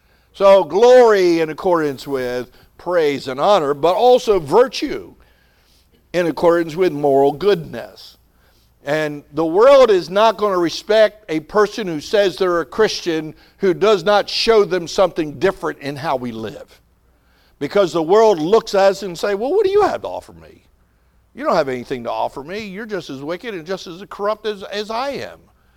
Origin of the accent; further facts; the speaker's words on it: New Jersey, United States; You know, I remember people down in South Jersey, you know, I grew up down in South Jersey and people would see me.